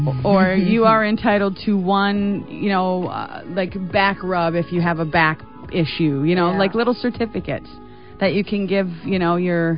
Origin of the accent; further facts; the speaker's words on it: Detroit, Michigan, United States; another artist from my hometown of Detroit, Michigan.